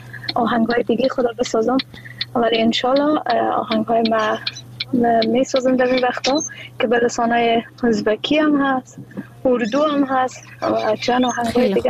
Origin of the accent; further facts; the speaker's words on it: Afghanistan; first language Dari; زبان مادری من دری است، ولی من خودم علاقمندی خاص به لسانهای مختلف و زبانهای مختلف دارم